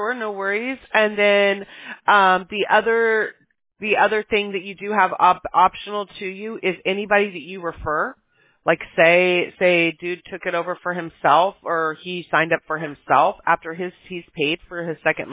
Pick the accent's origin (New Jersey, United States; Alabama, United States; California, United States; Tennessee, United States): Alabama, United States; Mobile; born there; Me and my mom are coming. I was born in Mobile, Alabama. We're coming back there at the beginning of March